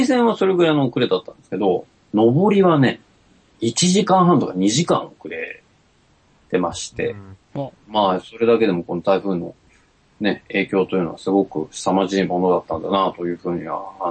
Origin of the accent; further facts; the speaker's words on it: Mie, Japan; うちの実家はですね、まあ三重県で結構川が流れてるんですけど